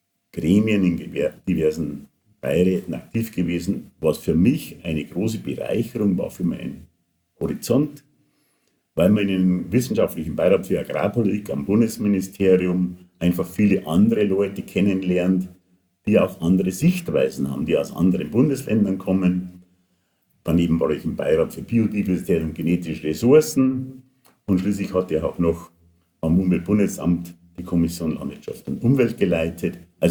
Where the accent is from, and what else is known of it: Bavaria, Germany; born or raised there